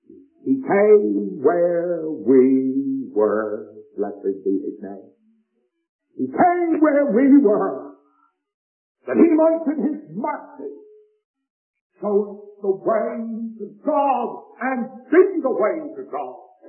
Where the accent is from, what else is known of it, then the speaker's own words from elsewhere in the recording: South West England, United Kingdom; As you can tell by my dialect, at least really I'm the only one without a dialect here, but I come from the west country of England.